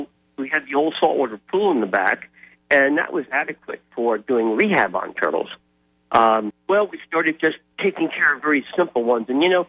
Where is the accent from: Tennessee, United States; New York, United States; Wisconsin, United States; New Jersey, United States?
New Jersey, United States; I'm from New Jersey originally and a little ambitious